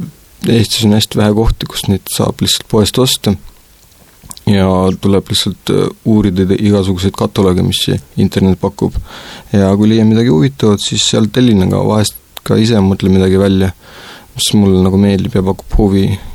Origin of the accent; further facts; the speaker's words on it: Kuressaare, Saare County, Estonia; also born or lived in Tallinn; minu ema on rahvuselt valgevenelane ja isa on mul ukrainlane. Ja kui ma olin 6-aastane, siis ma emaga kolisin Kuressaarde ja siin hakkasin koolis käima.